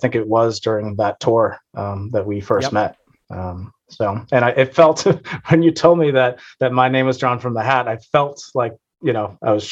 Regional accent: Boston, Massachusetts, United States; I am from the Boston area.

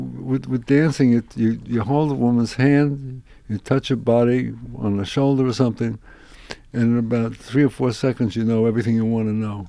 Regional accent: Queens, New York, United States; And I came from Queens, where they did a halftime Lindy Hop. And you could dance only from people from Queens, some parts of Manhattan and Harlem.

